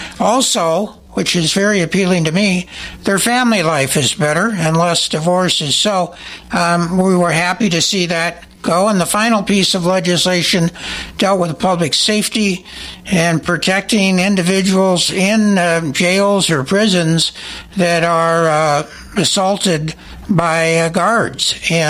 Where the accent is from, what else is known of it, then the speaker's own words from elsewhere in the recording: Seattle, Washington, United States; also born or lived in Portland / Tri-Cities / Chicago; Well, I was born in Portland, Oregon, but my dad worked for U.S. Steel Supply, so we moved around when he got transferred. We lived in the Tri-Cities and outside of Chicago, and then from about seventh grade on in Seattle